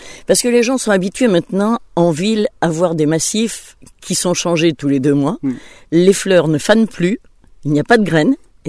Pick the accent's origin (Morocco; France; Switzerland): France; Limoges, Nouvelle-Aquitaine; je suis née à Limoges, je suis restée à Limoges